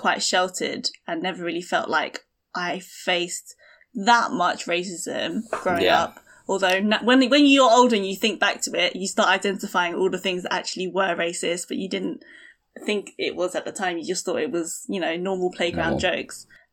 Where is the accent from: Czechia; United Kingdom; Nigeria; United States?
United Kingdom; East of England; I grew up in Essex, so nice. It was pretty white.